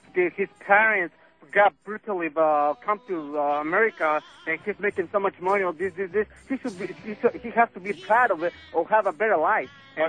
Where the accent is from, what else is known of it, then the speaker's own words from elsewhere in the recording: Mexico City, Mexico; English is a second language; I'm proud of to be Mexican, and I born in Mexico City